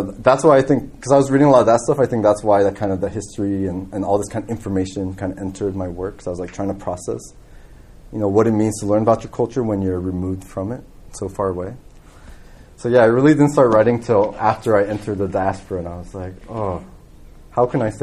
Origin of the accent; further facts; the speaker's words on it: Guam; at least when I was growing up on Guam, you know, we didn't have any Chamorro language or history or culture taught in the schools